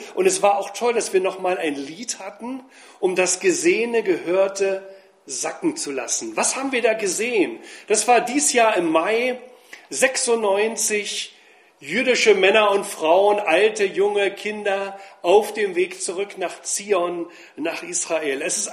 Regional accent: East Germany, Germany; Ich komme aus Ostdeutschland. Ich bin also ein richtiger Ossi.

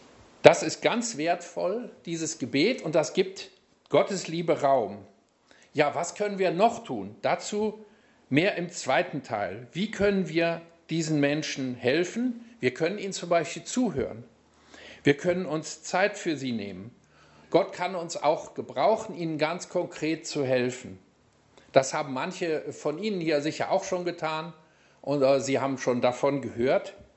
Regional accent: Germany; Als Deutscher gelten wir ja auch im Ausland als Ausländer.

